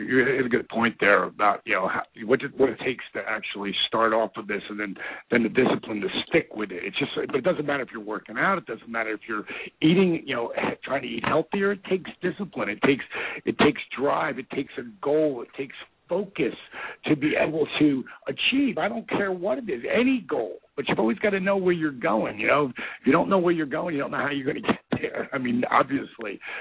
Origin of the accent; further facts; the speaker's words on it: Point Pleasant, New Jersey, United States; I'm from Point Pleasant, which is the next town over.